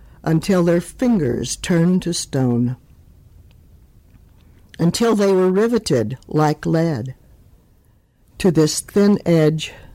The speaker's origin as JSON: {"language": "English", "region": "Oklahoma", "country": "United States", "tie": "born or raised there", "said": "I grew up in Oklahoma."}